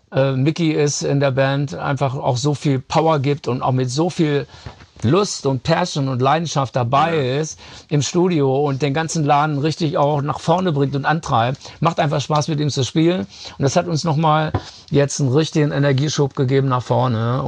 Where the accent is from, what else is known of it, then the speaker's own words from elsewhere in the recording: Germany; wir sind in unserem Herzen, sind wir Deutsche